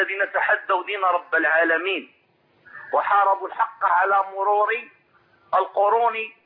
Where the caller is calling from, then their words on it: Morocco; من المغرب.